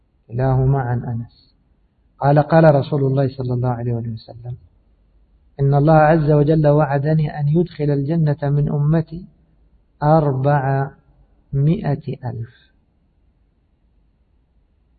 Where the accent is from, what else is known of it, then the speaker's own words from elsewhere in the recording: Egypt; وطبعا احنا كمصريين بنحذف النقاط فنقول ايش؟ نقول الدبان